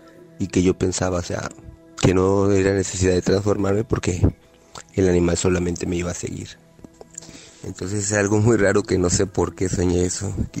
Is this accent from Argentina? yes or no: no; Veracruz, Mexico; Yo soy de Veracruz.